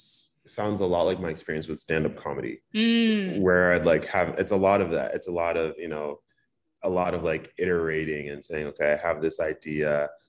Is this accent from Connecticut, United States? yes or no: yes; Connecticut, United States; So I grew up in Connecticut, but I identify as Beninese American. Right. So my parents are immigrants from Benin. They came here in the early 80s. And so my family and I are first generation.